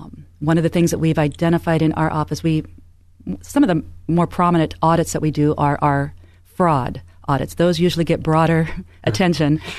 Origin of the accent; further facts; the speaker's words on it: Hubbard, Iowa, United States; I am originally from Hubbard, Iowa. That's Hardin County, center of the state.